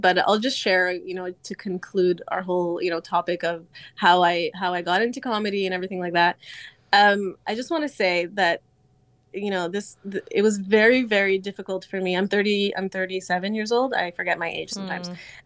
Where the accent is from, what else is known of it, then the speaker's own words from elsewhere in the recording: Canada; moved away; he's the American one, actually, and I grew up in Canada, and I brought him here